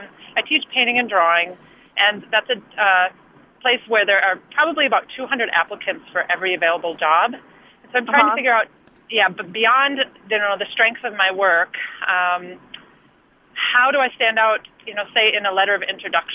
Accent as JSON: {"language": "English", "town": "River Falls", "region": "Wisconsin", "country": "United States", "said": "Oh, hi. I'm from River Falls, Wisconsin, and I teach at college level in the fine arts."}